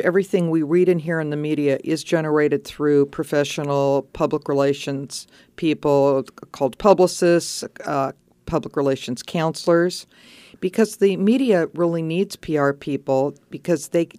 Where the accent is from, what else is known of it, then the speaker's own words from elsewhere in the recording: Los Angeles, California, United States; But for myself, I come from Los Angeles, and I worked for NBC, and I worked for Fox